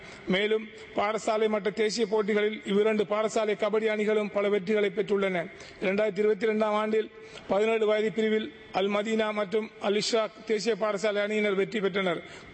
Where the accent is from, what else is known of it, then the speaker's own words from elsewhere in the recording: Sri Lanka; நான் இலங்கையன் என்ற வகையிலே இந்த சபையிலே பாராட்ட விரும்புகின்றேன்.